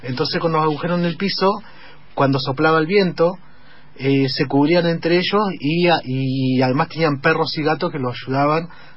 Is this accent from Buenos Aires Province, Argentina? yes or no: no; Trelew, Chubut, Argentina; Sí, yo me crié en Trelew.